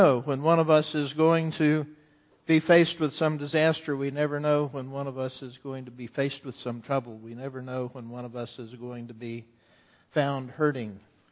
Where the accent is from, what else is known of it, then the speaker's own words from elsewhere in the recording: Tallahassee, Florida, United States; I remember being a teenager, growing up in Tallahassee.